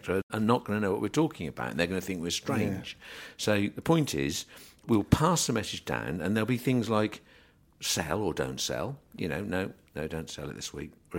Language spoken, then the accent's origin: English; Yorkshire and the Humber, United Kingdom; accent: Yorkshire; some of the northern lads don't like my Yorkshire accent.